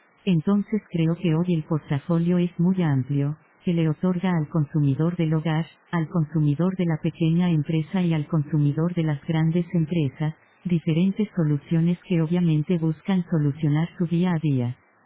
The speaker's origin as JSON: {"language": "Spanish", "country": "Colombia", "said": "Yo soy colombiano, aprecio el talento del país"}